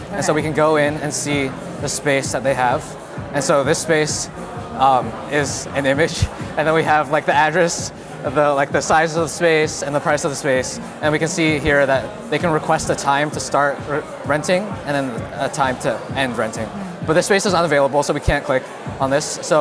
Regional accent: Utah, United States; I'm a first year in Thayer. And I'm from Utah originally.

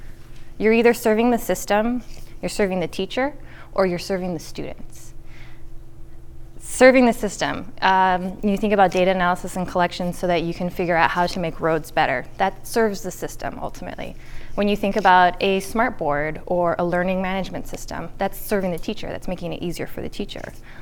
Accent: California, United States; I grew up in the Bay Area, so we were living in what was the rest of the country's future, in a sense.

